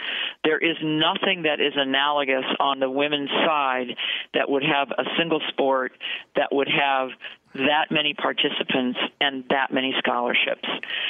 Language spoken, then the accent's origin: English; Bloomington, Illinois, United States; I'm speaking as a 66-year-old classic neighborhood tomboy growing up in Bloomington, Illinois